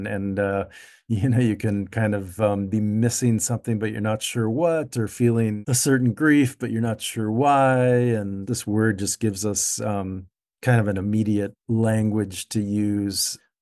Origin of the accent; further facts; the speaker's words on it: Minnesota, United States; For me, especially living in Minnesota, growing up in Minnesota, having a cabin in the northern part of the state